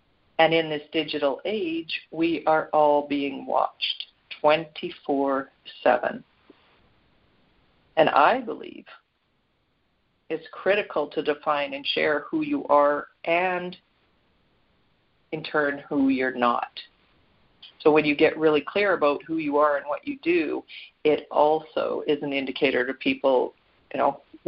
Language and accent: English; Canada; Canada, my home country